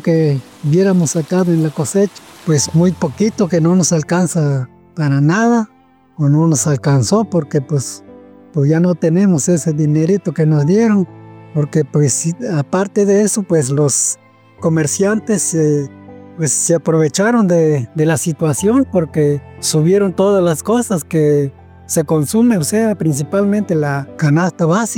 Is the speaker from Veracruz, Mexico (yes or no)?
yes; Ixhuatlán de Madero, Veracruz, Mexico; soy de aquí de Berto Castillo Martínez, municipio de Ixhuatlán de Madero, Veracruz.